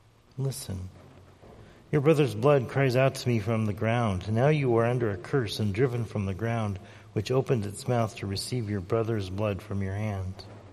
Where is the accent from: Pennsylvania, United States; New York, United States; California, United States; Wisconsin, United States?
California, United States; San Luis Obispo; When I was a kid growing up in San Luis Obispo, California, my friends and I, we'd just ride around the block freely